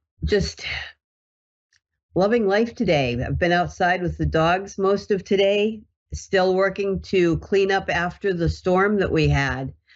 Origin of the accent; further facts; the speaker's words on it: New Hampshire, United States; I am originally from New Hampshire and it has always been our only area code. So it signifies us. And then 63 is the year I was born